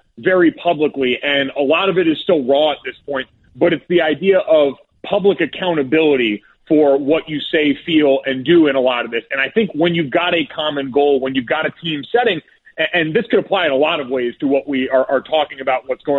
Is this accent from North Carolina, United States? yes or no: no; Avon, Connecticut, United States; Like I grew up in Avon, Connecticut, one of the whitest places, super homogenous.